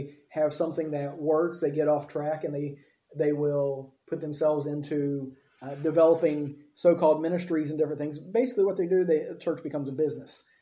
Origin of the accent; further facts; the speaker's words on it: United States; I do that because I'm an American, okay?